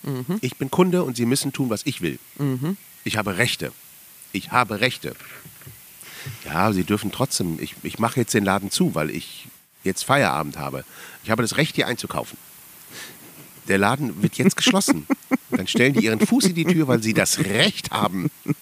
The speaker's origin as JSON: {"language": "German", "town": "Cologne", "region": "North Rhine-Westphalia", "country": "Germany", "said": "Ich komme aus Köln, da sagt man Kiosk. Bütchen sagt man eigentlich bei uns."}